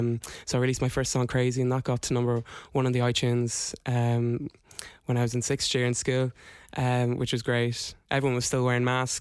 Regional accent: Leinster, Ireland; I'm from Meath originally.

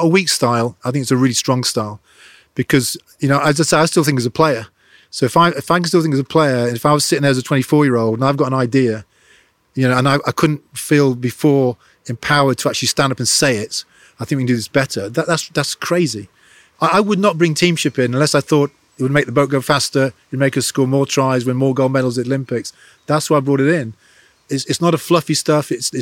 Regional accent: England, United Kingdom; I'm very English.

